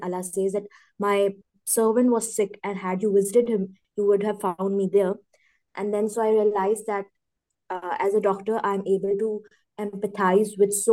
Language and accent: English; Gujrat, Punjab, Pakistan; I'm from Gujarat, Pakistan. I'm a medical student right now in my final year